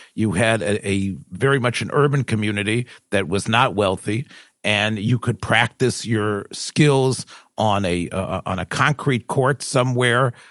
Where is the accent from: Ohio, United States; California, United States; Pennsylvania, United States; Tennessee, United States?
Tennessee, United States; Memphis; I'm from Memphis. We've talked about, of course, you know, our connection through Memphis.